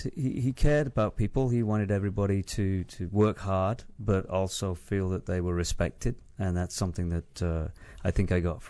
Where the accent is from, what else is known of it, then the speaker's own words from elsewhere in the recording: Manchester, North West England, United Kingdom; moved away as an adult; now in United States; Yeah, I grew up in Manchester in the UK